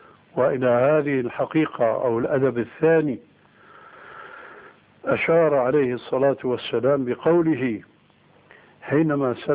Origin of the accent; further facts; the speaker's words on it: Syria; عندنا في سوريا